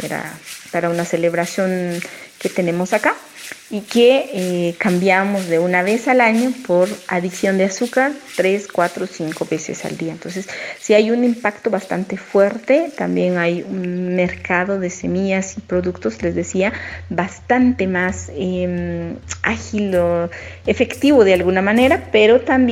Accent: Chichicastenango, Quiché, Guatemala; soy de Chichicastenango, un pueblito de Guatemala conocido por un mercado prehispánico. Que bueno, todavía existe hasta nuestros tiempos. Hablo quiché y crecí en este lugar

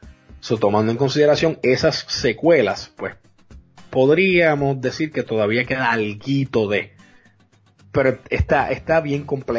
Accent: Puerto Rico; now in Dallas, United States; Cuando yo vine acá, que vengo con la idiosincrasia de Puerto Rico, que en Puerto Rico usted o va al cine o va a la playa, no hay mucho más nada que hacer.

